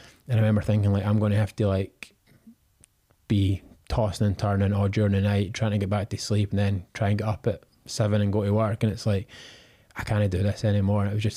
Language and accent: English; Scotland, United Kingdom; growing up in Scotland, you know, where I grew up, it's quite hard to be a young guy at 22 that doesn't drink alcohol.